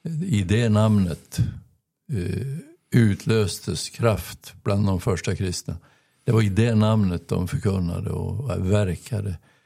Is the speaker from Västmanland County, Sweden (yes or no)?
yes; Köping, Västmanland County, Sweden; also born or lived in Torsby / Örbyhus; född i Torsby och värmländska föräldrar, så jag är värmlänning egentligen. Men sen hade vi en period i Uppland, i Örbyhus, och sedan Köping. Och där är hela min ungdomstid från 12 år och uppåt i Köping.